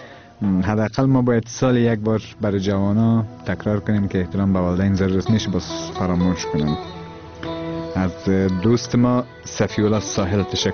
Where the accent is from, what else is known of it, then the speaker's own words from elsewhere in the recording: Afghanistan; همه ما افغان هستیم